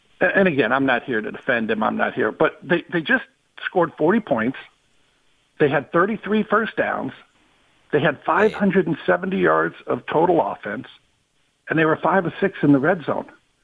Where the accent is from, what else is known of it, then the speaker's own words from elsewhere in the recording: California, United States; I grew up in Southern California.